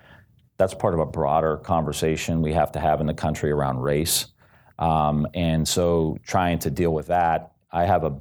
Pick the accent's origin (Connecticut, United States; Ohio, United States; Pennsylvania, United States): Ohio, United States; So when I started, I told you I come from Northeast Ohio. I grew up Catholic. I went to Catholic schools.